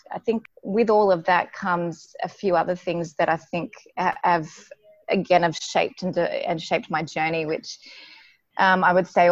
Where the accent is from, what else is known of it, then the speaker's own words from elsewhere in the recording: Sydney, New South Wales, Australia; also born or lived in Cairns; I grew up in Sydney, spent my childhood in Sydney, and as a child moved around. So we moved actually to Cairns, and I spent a fair few years living in Cairns, and then finished my high school years in, mainly my upbringing was on the East Coast.